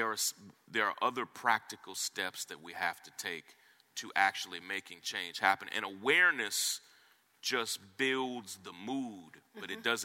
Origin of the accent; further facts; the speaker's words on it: Southern United States, United States; And I'd born and raised in the South, my wife and I both.